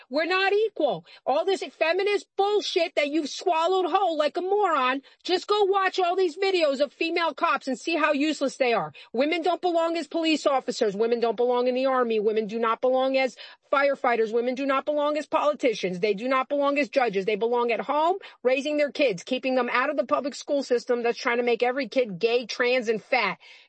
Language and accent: English; New York City, New York, United States; Now, I grew up in the Bronx in New York City, so I was aware there was constant danger around me.